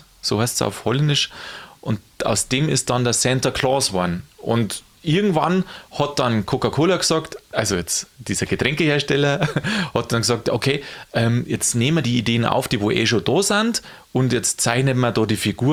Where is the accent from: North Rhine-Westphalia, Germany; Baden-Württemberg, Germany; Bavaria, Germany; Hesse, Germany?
Bavaria, Germany; der Weihnachtsmann, den gibt es bei uns in Bayern nicht, oder bei uns daheim. Da gibt es das Christkindl, das kommt nämlich am Heiligen Abend.